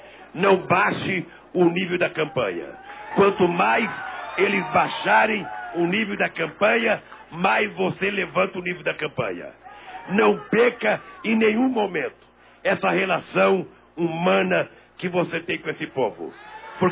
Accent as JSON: {"language": "Portuguese", "region": "Pernambuco", "country": "Brazil", "tie": "born there", "said": "nós nascemos em Pernambuco. Não é por acaso que nós somos da terra de Frei Caneca."}